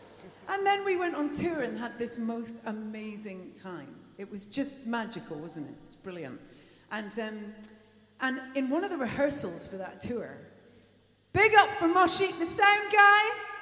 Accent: Scotland, United Kingdom; And I was like, why do you want to sign me? I'm a busker from Scotland.

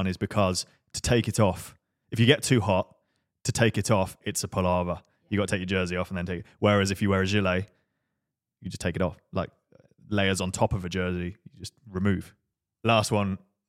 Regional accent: England, United Kingdom; Being English, we're trying to be polite

